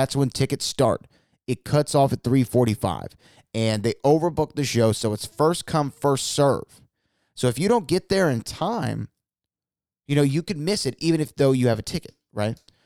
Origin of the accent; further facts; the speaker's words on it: Baton Rouge, Louisiana, United States; I'm from Baton Rouge, Louisiana.